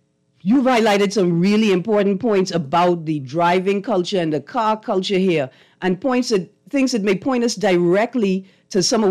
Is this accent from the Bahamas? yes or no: yes; Nassau, New Providence, Bahamas; That's where I grew up on the Eastern Road.